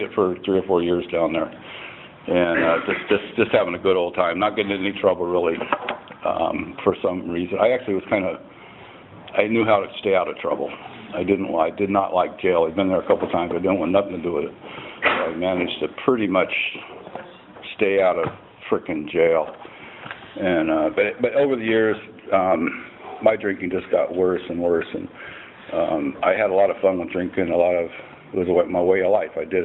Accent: Duarte, California, United States; born there; I was born in Duarte, California, which is a really nice place till now when it's smogged out and a big mess.

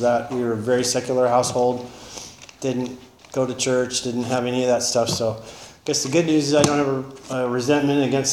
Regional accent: Taft, California, United States; born there; They moved to California, got pregnant, and I was born in Taft. It was a wonderful place, lots of oil in Taft. So that was 63, I was born in 63. We moved a lot.

